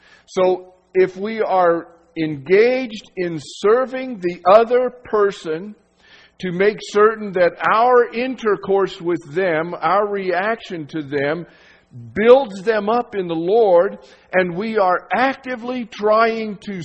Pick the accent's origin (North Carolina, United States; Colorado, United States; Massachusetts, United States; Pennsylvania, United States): Colorado, United States; I'm from Colorado.